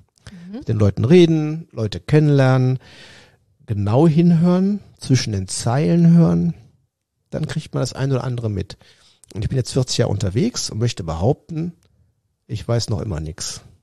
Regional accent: Trentino-Alto Adige, Italy; Meran hat 30.000, so wie Hahn, wo ich herkomme.

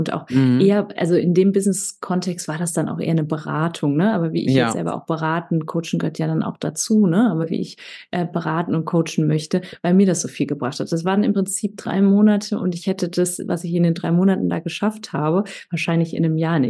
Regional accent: Düsseldorf, North Rhine-Westphalia, Germany; born there; Ich bin in Düsseldorf geboren, habe damals in Düsseldorf auch studiert, an der FH, an der Hochschule Düsseldorf.

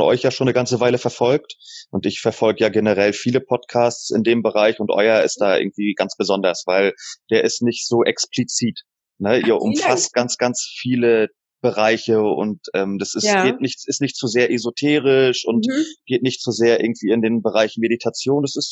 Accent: Waren an der Müritz, Mecklenburg-Vorpommern, Germany; Ursprünglich aus Waren an der Müritz.

